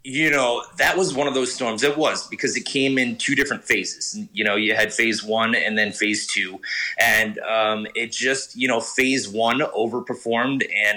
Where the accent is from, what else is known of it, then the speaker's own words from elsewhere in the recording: Averill Park, New York, United States; But I grew up in the Capital Region in Albany, Avril Park, and went to high school at Avril Park, and graduated in 1999, which makes me 39 right now.